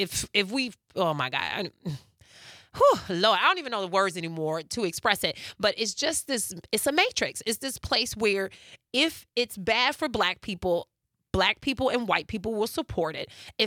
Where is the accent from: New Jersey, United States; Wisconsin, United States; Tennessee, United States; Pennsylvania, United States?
Wisconsin, United States; Madison; No, I'm from Madison, the capital of Wisconsin.